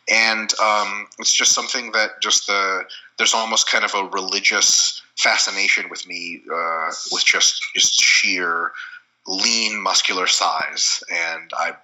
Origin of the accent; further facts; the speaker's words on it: Detroit, Michigan, United States; So I did most of my growing up in the Detroit metro area in Michigan.